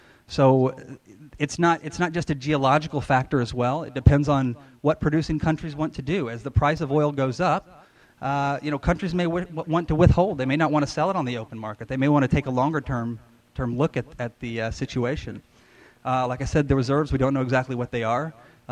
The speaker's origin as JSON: {"language": "English", "country": "United States", "lives_now": "Canada", "said": "I'm originally from the States, but Canada is very similar."}